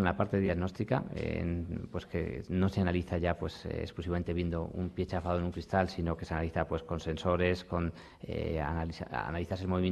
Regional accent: Aragon, Spain; Yo que soy aragonés, nos hacemos un poco brutos.

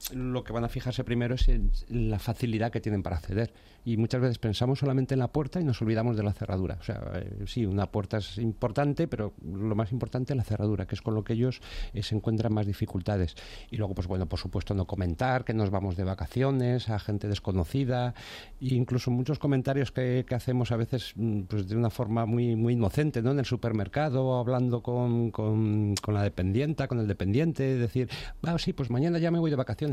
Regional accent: Madrid, Community of Madrid, Spain; Yo en mi casa, pues lo mismo, pues, como muchos madrileños

